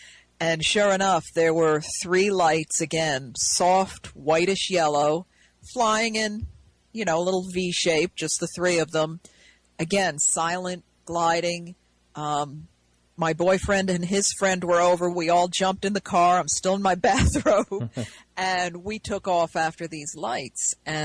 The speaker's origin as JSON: {"language": "English", "region": "New York", "country": "United States", "tie": "born or raised there", "said": "Well, I grew up in the Hudson Valley, and just about everyone I know had sightings."}